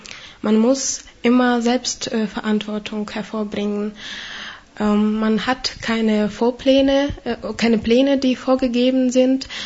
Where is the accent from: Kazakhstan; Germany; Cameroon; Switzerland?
Kazakhstan; Kostanay, Kostanay Region; German is a second language; moved away as an adult; In meiner Heimatstadt Kostanai in Kasachstan habe ich angefangen, deutsche Philologie zu studieren.